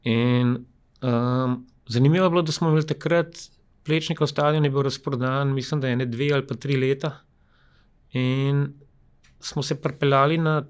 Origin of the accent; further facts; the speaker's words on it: Ljubljana, Central Slovenia, Slovenia; sem Ljubljančan